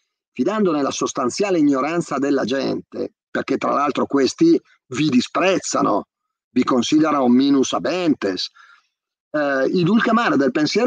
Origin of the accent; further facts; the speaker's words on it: Bergamo, Lombardy, Italy; io da buon bergamasco sono abbastanza attento al soldo